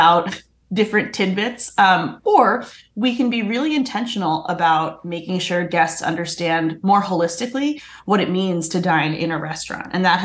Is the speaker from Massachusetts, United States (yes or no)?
yes; Boston, Massachusetts, United States; born or raised there